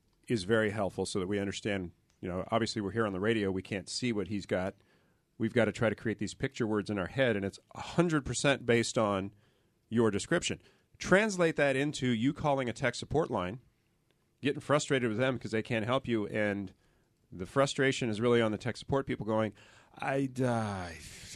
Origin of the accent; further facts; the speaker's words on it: Philippines; English is a second language; Well, I'm from the Philippines.